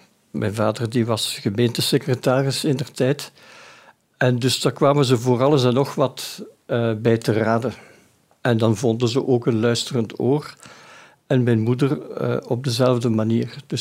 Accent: Tongeren, Limburg, Belgium; Ik ben dus … Ik ben van Tongeren in Limburg. En ik ben geboren in 1962. Op de 8e december

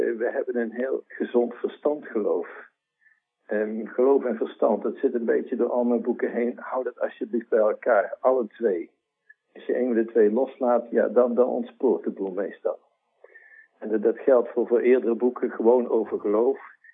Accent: Tilburg, North Brabant, Netherlands; geboren en getogen in Tilburg, dat is niet zo ver van de Vlaamse grens natuurlijk. In een gezin met 5 kinderen, ik ben de jongste.

